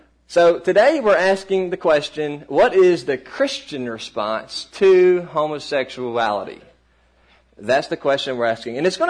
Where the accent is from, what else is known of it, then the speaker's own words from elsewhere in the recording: Kentucky, United States; You know, we're from Kentucky. We're here to worship with you guys.